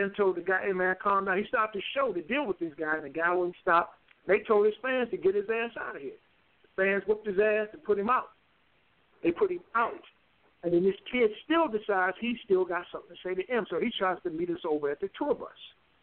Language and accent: English; Detroit, Michigan, United States; I'm from Detroit, man. I'm going home in one piece, man.